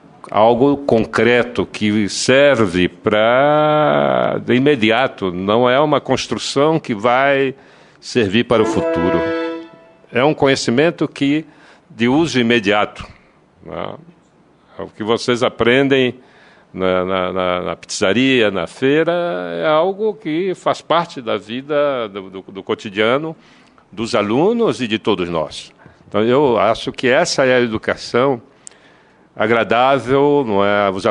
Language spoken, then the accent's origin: Portuguese; Amazon, Brazil; Eu sou da Amazônia, eu nasci na margem de um rio, e eu vivi na margem do rio até os 7 anos de idade. E aí é que eu cheguei à cidade para me alfabetizar.